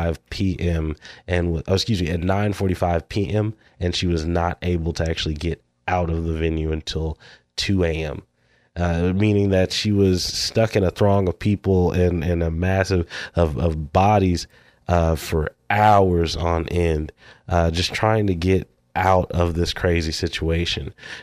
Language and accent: English; Houston, Texas, United States; And I hate to say that it was a venue in my home state, you know, a venue out there in Houston, Texas.